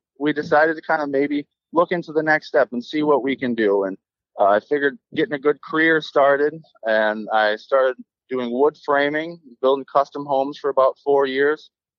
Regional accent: Minnesota, United States; But growing up in Minnesota, riding with my brother, and about 10 years old, we started really building a big community of riders.

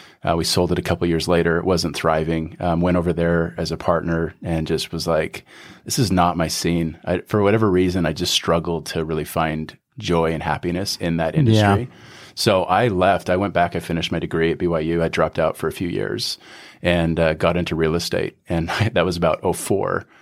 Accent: Calgary, Alberta, Canada; now in United States; I'm originally from Calgary, Canada.

